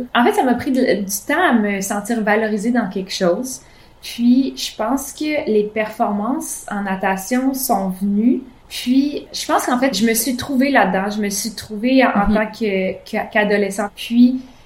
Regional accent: Pont-Rouge, Quebec, Canada; avant l'âge de 14 ans, je m'entraînais une fois semaine dans mon club de ma ville natale, à Pont-Rouge.

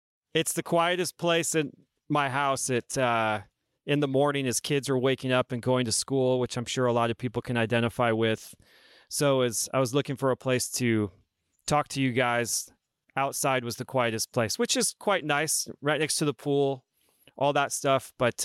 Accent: Texas, United States; I grew up in Texas, went to the Air Force Academy way back in the 1900s

